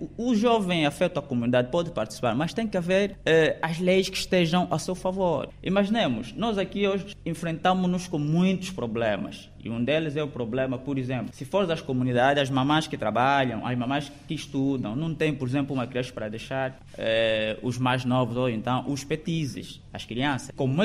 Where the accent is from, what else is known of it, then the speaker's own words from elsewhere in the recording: Angola; E nós temos, como angolano, temos a responsabilidade de participarmos.